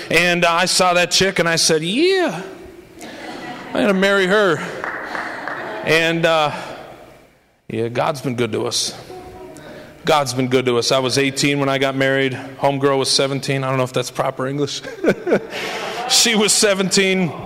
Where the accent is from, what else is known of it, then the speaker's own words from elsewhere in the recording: Scranton, Pennsylvania, United States; also born or lived in Wilkes-Barre / Duryea; I was born in Scranton. Listen to me. I was born in Scranton. I was born again in Scranton. I was trained in Scranton, and I was ordained in Scranton. I've been here my whole life.